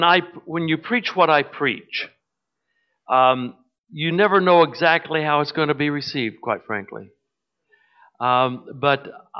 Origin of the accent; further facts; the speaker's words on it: Texas, United States; But I'm a Texan. Your winters are killing me, man.